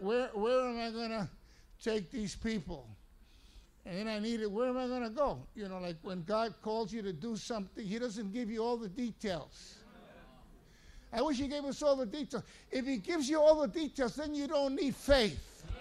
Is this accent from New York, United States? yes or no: yes; New York, United States; So I come from New York, and I don't know anything about Chicanos, and I don't know anything about the language.